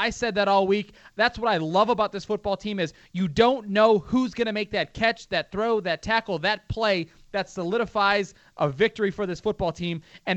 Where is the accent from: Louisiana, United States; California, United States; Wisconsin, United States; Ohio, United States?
Ohio, United States; having never played for the Cleveland Browns, but growing up in Northeast Ohio, you're always a Browns fan.